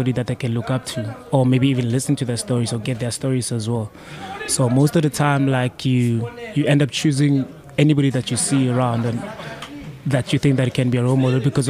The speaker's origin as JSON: {"language": "English", "town": "Soweto", "region": "Gauteng", "country": "South Africa", "said": "We're from Soweto. So for us to come back here and share stories with the boys actually from Soweto"}